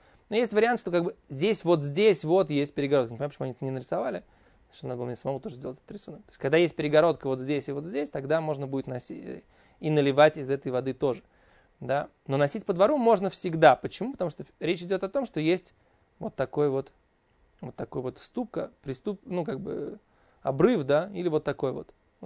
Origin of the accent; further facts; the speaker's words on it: Russia; потому что там, где я вырос, на Волге, были люди, у которых были дачи, прямо вот так вот на береговой линии